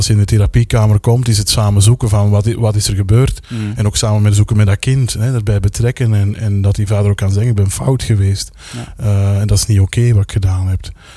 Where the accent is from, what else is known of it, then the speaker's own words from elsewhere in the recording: Belgium; Mijn ervaring is dat we als Belgen wel wat conservatiever zijn nog.